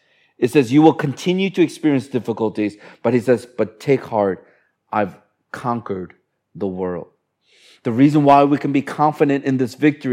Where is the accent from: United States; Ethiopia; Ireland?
United States; Chicago, Illinois; any of the professional teams that I follow and watch are from Chicago, because that's my hometown.